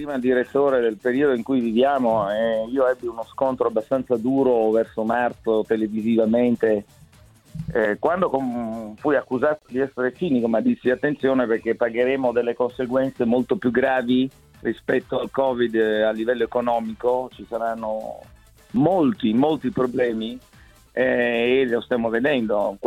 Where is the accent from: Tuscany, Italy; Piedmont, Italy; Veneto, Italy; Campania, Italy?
Piedmont, Italy; Turin; quando ero ragazzo, essendo torinese